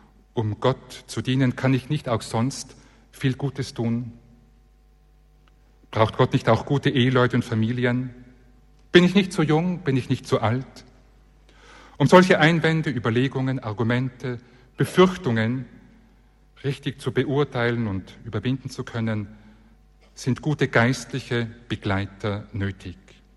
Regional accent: Tyrol, Austria; Ich bin, wie schon erwähnt, in Tirol aufgewachsen.

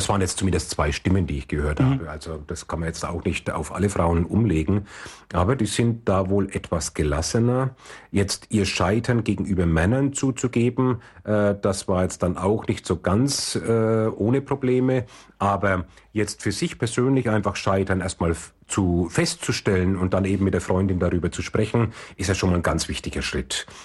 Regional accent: Bavaria, Germany; wie man bei uns in Franken sagt

